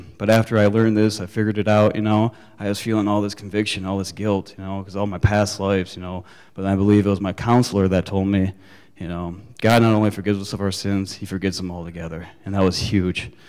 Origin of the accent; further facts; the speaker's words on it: Mitchell, South Dakota, United States; I'm 25 years old. I was raised right here in Mitchell, South Dakota.